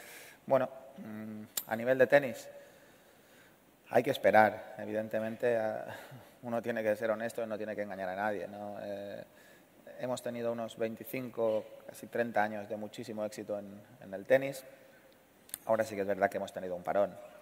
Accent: Spain; Y yo, pues, como español y como amante de nuestro deporte

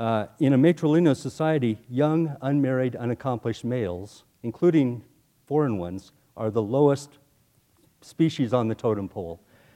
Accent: Colorado, United States; This was a real shock to me because I grew up in Colorado.

